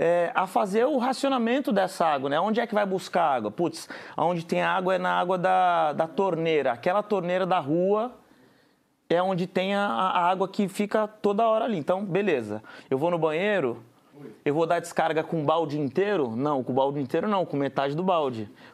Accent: Guarujá, São Paulo, Brazil; Eu sou do Guarujá, que é uma cidade do litoral de São Paulo, onde tem muito turismo.

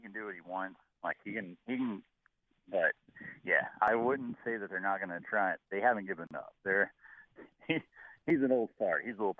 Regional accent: Texas, United States; moved away; I'm from Texas originally. Been up here 12 years now. Was a Cowboys fan, all that.

